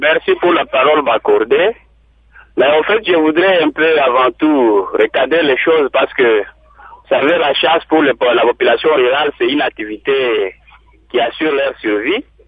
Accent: Maniema, DR Congo; nous sommes ici chez nous au Maniema où il y a le parc de l'Omami

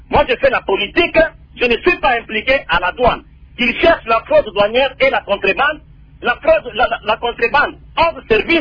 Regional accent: Katanga, DR Congo; born there; moi je suis né au Katanga

